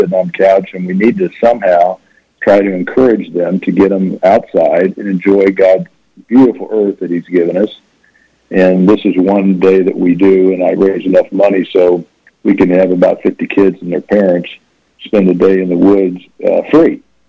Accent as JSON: {"language": "English", "town": "Overland Park", "region": "Kansas", "country": "United States", "tie": "born or raised there", "said": "So the majority of my life, I grew up in town in Overland Park, you know, right in the middle of the city"}